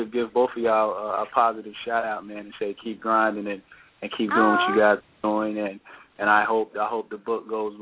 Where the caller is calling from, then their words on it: Los Angeles, California, United States; I'm actually in L.A. right now, but I live in Charlotte.